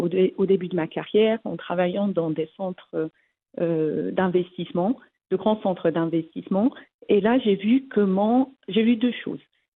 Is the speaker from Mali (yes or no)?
no; Morocco; moved away; Oui, mais je parle justement le marocain. Bon, ça fait très longtemps que j'ai quitté le Maroc, mais je le garde dans mon cœur.